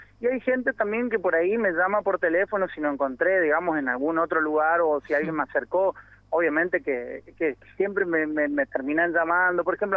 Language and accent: Spanish; Resistencia, Chaco, Argentina; yo soy de Resistencia, vivo cerca del centro. Justamente estoy en Julio Roca y calle 1.